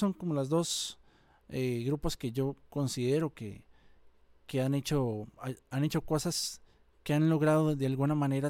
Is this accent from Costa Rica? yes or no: yes; Costa Rica; como costarricenses, hemos crecido y nos podemos sentir orgullosos